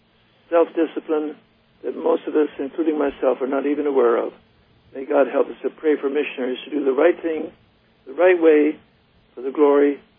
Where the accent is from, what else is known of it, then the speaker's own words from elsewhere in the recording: China; I was raised in China as a boy.